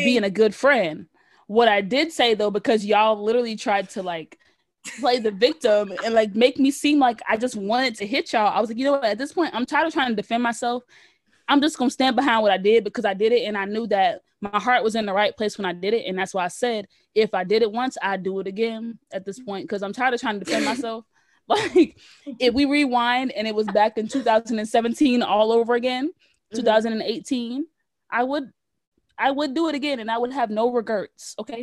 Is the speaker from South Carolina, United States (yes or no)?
yes; South Carolina, United States; like, baby, I grew up in Low Country, South Carolina.